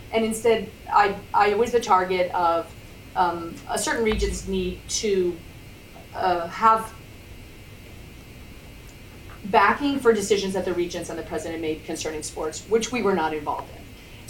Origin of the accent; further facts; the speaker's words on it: New York, United States; I don't want to use Lee's I'm from New York excuse, but I'm from New York.